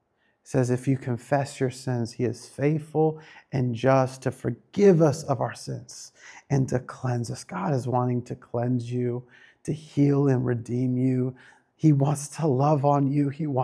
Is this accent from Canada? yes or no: no; India; Sorry, I'm Indian, my bad.